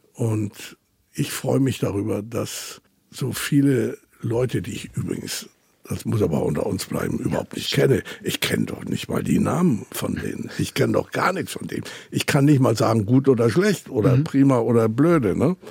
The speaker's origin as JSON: {"language": "German", "town": "Hammerbrook", "region": "Hamburg", "country": "Germany", "said": "Bei uns wurde platt gesprochen, also komme ich nicht aus Hamburg, sondern aus Hammerbrook."}